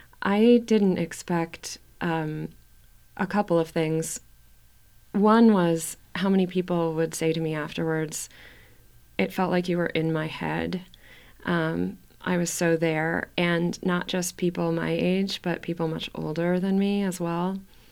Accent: Cleveland, Ohio, United States; I came from Cleveland, Ohio.

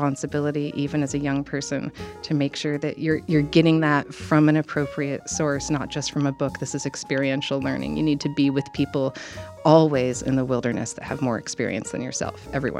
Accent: Portland, Oregon, United States; I grew up near Mount Tabor Park in Portland, which at that point was sort of this huge, wild, forested place.

